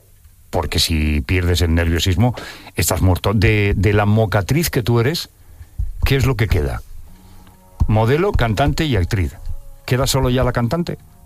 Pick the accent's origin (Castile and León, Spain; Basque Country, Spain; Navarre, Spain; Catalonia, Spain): Catalonia, Spain; yo soy muy catalán y muy español, por todos los costados que tengo, pero no, a lo mejor no soy tan valenciano.